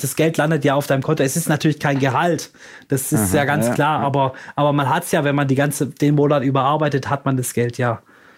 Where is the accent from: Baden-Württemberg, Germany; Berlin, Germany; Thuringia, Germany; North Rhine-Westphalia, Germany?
Baden-Württemberg, Germany; als Schwabe